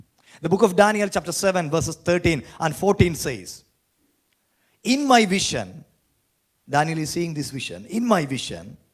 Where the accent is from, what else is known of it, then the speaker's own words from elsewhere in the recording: India; You all knew I'm from India. I tried to please different God and goddesses, different saints, to roll in the mud.